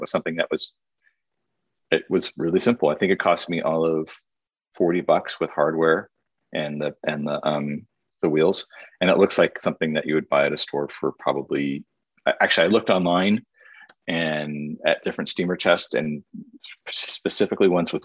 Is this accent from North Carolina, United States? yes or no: no; San Francisco, California, United States; Actually, I in San Francisco, growing up in San Francisco, we are constantly remodeling our apartments.